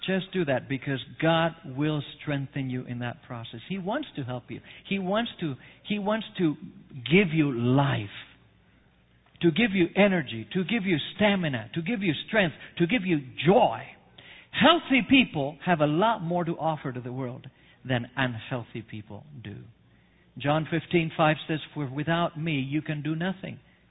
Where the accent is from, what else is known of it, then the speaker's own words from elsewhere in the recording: Argentina; I was born and raised in Argentina. Let me tell you this. Argentina is heaven as far as meat is concerned.